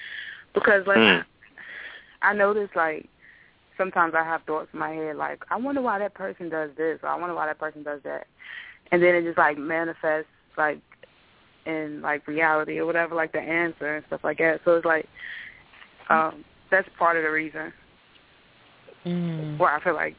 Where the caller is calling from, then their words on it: Roanoke, Virginia, United States; I'm calling from Roanoke, Virginia.